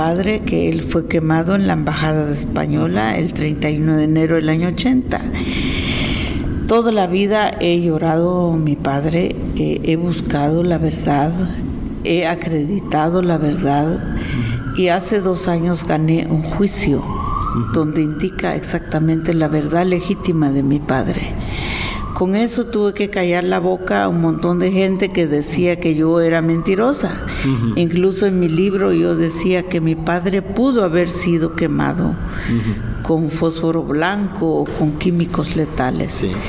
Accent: Guatemala; pues es un gran honor para mí como mujer guatemalteca

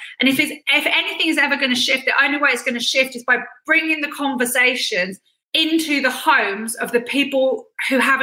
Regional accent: California, United States; I grew up in California. My godparents are Jamaican. I grew up in an all-black, 500-strong Baptist congregation. I was the only white kid.

